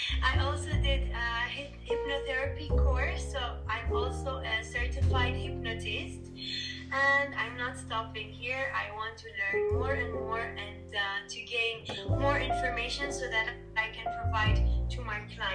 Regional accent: Beirut, Beirut Governorate, Lebanon; I come from Lebanon, from Beirut.

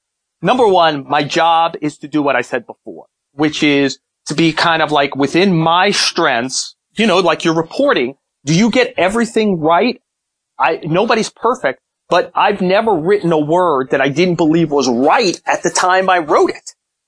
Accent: Brooklyn, New York, United States; my brother, we grew up in Brooklyn

